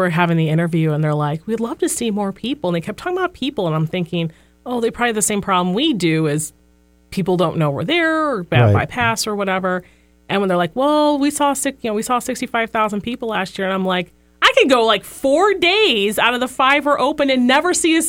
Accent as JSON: {"language": "English", "town": "Hammond", "region": "Indiana", "country": "United States", "said": "And I'm from Northwest Indiana. So there's really no easy way to get to Muncie from, you know, Hammond, Indiana."}